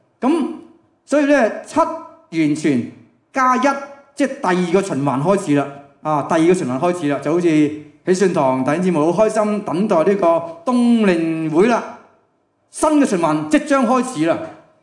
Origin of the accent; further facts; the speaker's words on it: Hong Kong; 佢哋唔系我哋香港人好睇重咩啊？睇重嗰层楼